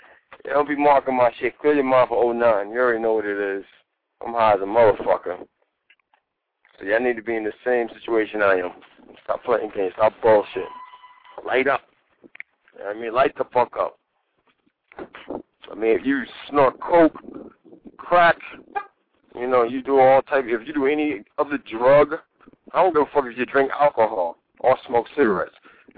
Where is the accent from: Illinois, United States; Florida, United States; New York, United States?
New York, United States; Brooklyn; I'm from Brooklyn, and I wish it started in Brooklyn so I have more rights to brag.